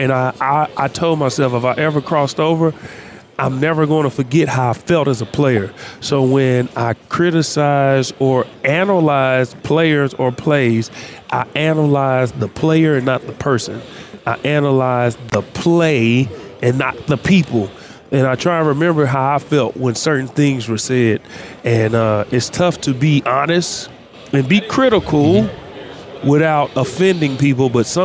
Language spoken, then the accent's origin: English; Oklahoma, United States; I'm from Oklahoma. I've been black my whole life. My mama's black.